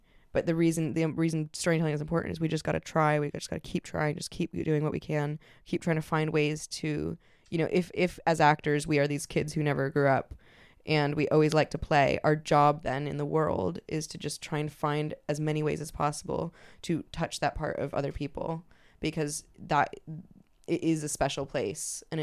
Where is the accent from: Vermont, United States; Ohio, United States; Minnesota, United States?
Vermont, United States; Because I'm from Vermont.